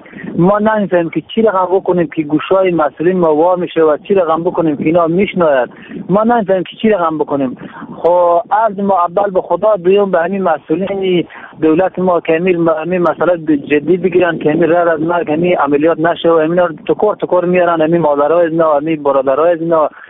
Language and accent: Persian; Afghanistan; از ولایت غور از ولسوالی تیداره می باشم.